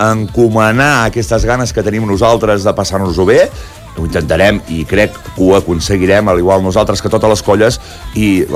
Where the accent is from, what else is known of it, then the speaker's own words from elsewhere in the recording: Catalonia, Spain; sempre amb moderació, perquè som catalans, eh?